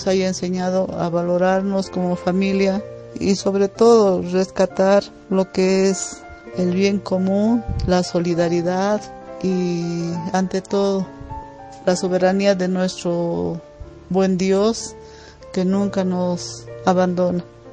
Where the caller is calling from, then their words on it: Bolivia; desde Bolivia y quería hacerles llega